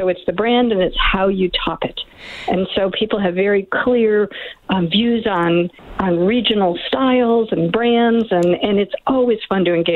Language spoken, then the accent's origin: English; Chicago, Illinois, United States; born there; I will tell you, I was born in Chicago.